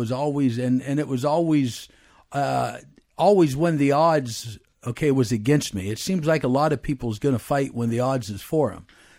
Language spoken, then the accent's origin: English; Pennsylvania, United States; So we moved 1,000 miles away, back and stuff to like my hometown. and we moved back to Pennsylvania.